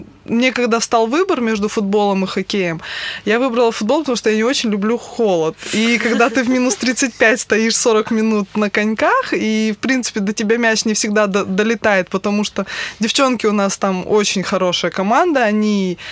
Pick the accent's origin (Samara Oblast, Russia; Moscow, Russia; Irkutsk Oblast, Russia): Irkutsk Oblast, Russia; Irkutsk; Я из Иркутска сама.